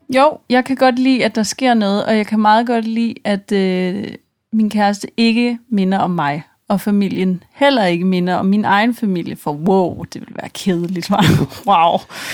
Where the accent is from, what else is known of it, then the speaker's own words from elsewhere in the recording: Jutland, Denmark; Ja, vi er fra Jylland.